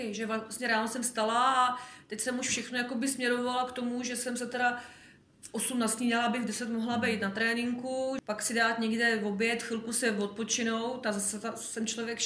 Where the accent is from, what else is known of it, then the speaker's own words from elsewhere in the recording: Žleby, Central Bohemian Region, Czechia; ta bydlela kousek vedle mě ve Žlebech, jsem pocházela ze Žlebu.